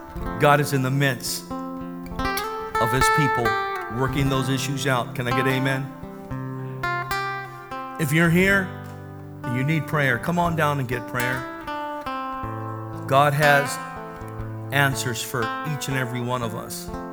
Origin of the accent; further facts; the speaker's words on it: National City, California, United States; I grew up in National City and it was ghetto-licious there.